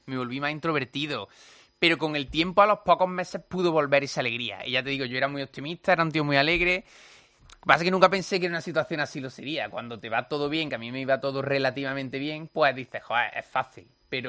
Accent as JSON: {"language": "Spanish", "region": "Andalusia", "country": "Spain", "accent": "Andalusian", "said": "Yo creo que el acento andaluz, que la gente no está muy acostumbrada a escucharlo y tengo un acento característico, debe ser eso."}